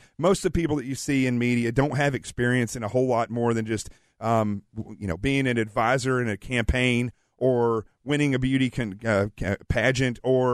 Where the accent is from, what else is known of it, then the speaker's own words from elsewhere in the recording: the South, United States; I'm from the South, and I won't get mad at you.